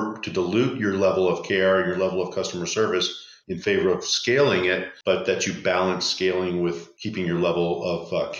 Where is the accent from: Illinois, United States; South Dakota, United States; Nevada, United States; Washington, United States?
Nevada, United States; Las Vegas; I grew up here in Las Vegas, Nevada, went to college.